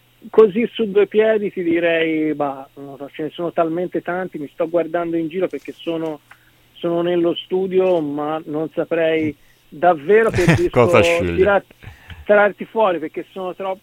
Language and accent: Italian; Livorno, Tuscany, Italy; born there; Livorno, sai, essendo la mia città natale, dove continuano ad abitare i miei